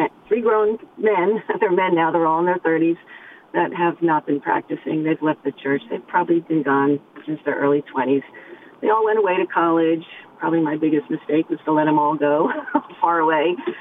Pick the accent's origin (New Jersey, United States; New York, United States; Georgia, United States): New Jersey, United States; Parsippany; Oh, my gosh, yes, okay. I grew up in Parsippany, so...